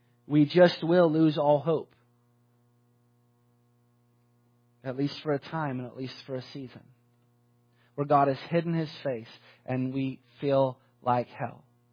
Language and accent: English; United States; I was struck with the privilege that I enjoy as an American.